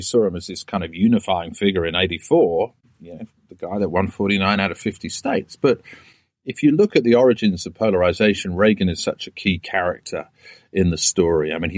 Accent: Bristol, South West England, United Kingdom; the skyscrapers were sort of double the height of anything I'd seen in my hometown of Bristol.

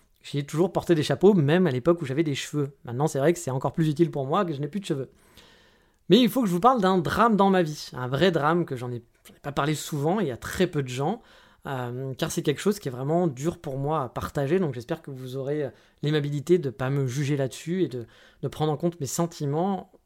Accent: France; blanc, bleu, rouge, oui, on est français, monsieur

